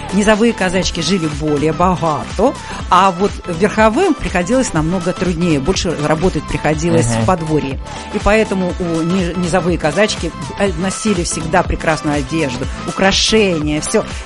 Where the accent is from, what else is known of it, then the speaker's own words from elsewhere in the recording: Volga region, Russia; Муж у меня донской казак потомственный, а я волжанка.